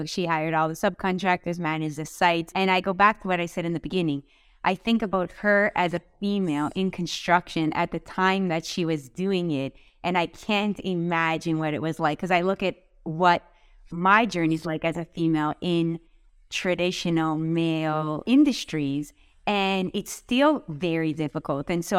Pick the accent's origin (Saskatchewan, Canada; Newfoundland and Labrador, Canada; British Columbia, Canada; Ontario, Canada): Ontario, Canada; Vaughan; I grew up in Vaughan. There was a ton of Italians there and still are.